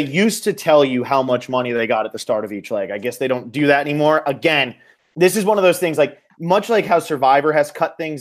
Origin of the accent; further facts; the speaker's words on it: United States; Maybe I'm just assuming because I'm American.